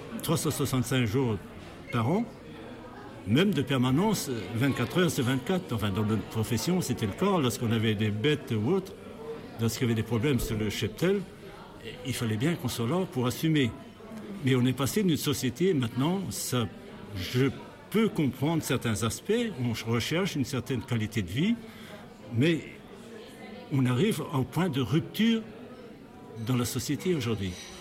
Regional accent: Plougonver, Brittany, France; J'ai 85 ans cette année, donc je suis né, j'ai vécu à Plougonvert comme agriculteur

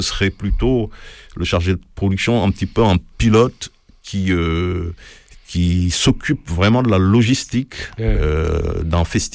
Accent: Senegal; quand j'étais au Sénégal, parce que je suis né et j'ai grandi au Sénégal

